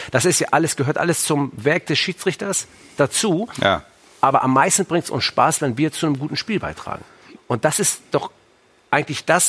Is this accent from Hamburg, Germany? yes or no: yes; Hamburg, Germany; Aus Hamburg, Mümmelmannsberg komme ja. ich.